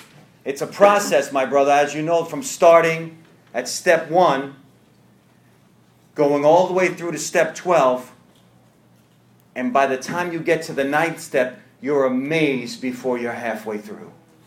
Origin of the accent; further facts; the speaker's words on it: New York, United States; I'm from New York. My wife's from Columbia. We love the Bulls.